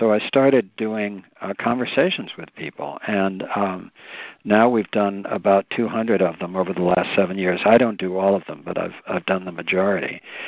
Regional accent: New York City, New York, United States; and I grew up in New York City

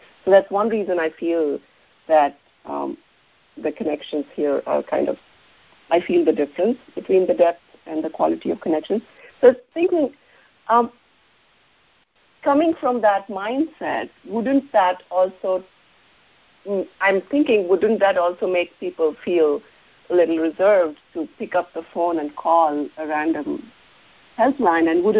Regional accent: India; now in United States; I grew up in India and the culture is different compared to the U.S.

